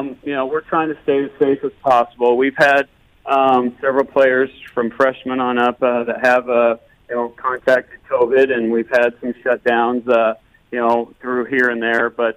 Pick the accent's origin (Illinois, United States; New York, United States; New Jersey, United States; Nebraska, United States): Nebraska, United States; Like I said, I'm originally from Nebraska. I grew up there. I played basketball at the University of Nebraska.